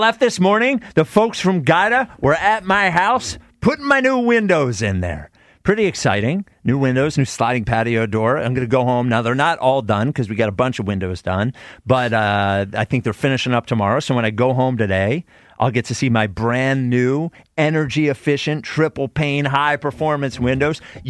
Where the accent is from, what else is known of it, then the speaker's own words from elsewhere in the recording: United States; as a Philadelphian or a South Jerseyan, I don't care at all whether we have the Super Bowl here.